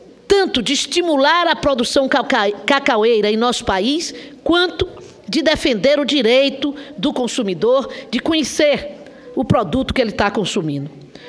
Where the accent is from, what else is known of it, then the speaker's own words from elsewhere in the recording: Bahia, Brazil; especialmente do cacau da minha terra, da Bahia